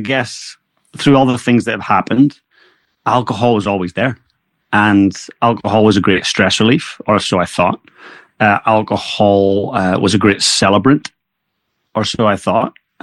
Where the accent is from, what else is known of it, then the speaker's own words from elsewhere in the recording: Northern Ireland, United Kingdom; I grew up in Northern Ireland, a small little working class town just north of Belfast.